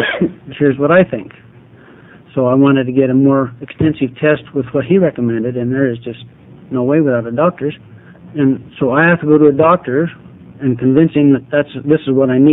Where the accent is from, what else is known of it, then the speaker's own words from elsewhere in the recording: Rogue River, Oregon, United States; I'm from Rogue River, Oregon, which is between Grants Pass and Medford.